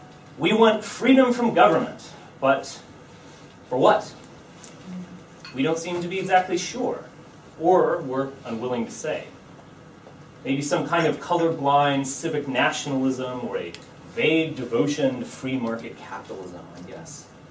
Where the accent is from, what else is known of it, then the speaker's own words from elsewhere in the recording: United States; I will admit that I feel a little bit intimidated as an American traveling to England to lecture Britons about Europe.